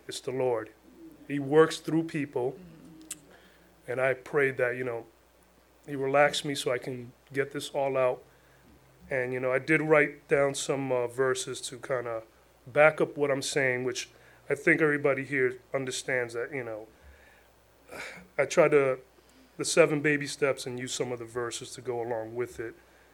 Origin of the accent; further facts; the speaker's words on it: New York City, New York, United States; I'm from New York City, so some of these people that walk around are lived in the projects with me